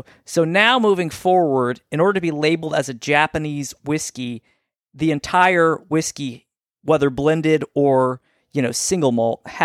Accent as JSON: {"language": "English", "region": "Scotland", "country": "United Kingdom", "said": "Since I'm Scottish and I'm drinking a lot of Scotch, I drink my White Horse"}